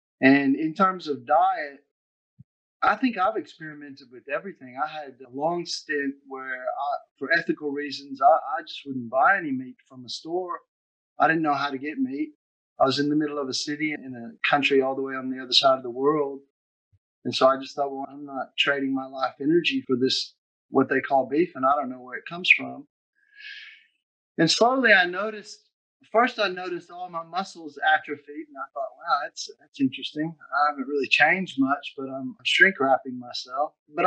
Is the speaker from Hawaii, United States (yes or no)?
no; Kentucky, United States; also born or lived in California; I was born in California, but raised my whole life in Kentucky. We had a generational farm that goes back probably 4 or 5 generations.